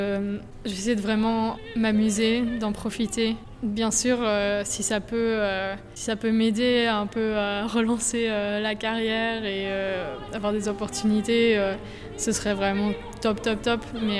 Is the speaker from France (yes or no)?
no; Belgium; C'est quelque chose d'assez spécial en tant que Belge de pouvoir participer